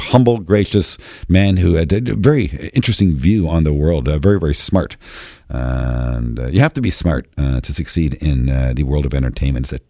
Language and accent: English; Canada; I'm Canadian. I'm a proud Canadian